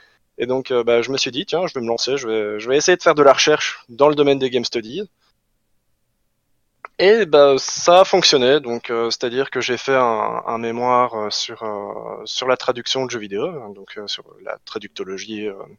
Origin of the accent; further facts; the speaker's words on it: Belgium; accent: Belgian; Oui, en effet, je suis belge. Alors j'essaye de masquer mon accent la plupart du temps parce que sinon j'ai un accent absolument horrible. Enfin, absolument horrible. J'ai un accent très marqué, en fait, une fois que je suis fatigué ou quoi, il ressort très vite.